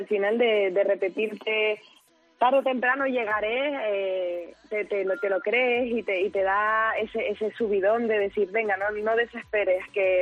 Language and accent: Spanish; Tenerife, Canary Islands, Spain; Pero sí es un lugar, yo creo que un lugar especial para mí. Es mi tierra, es Tenerife.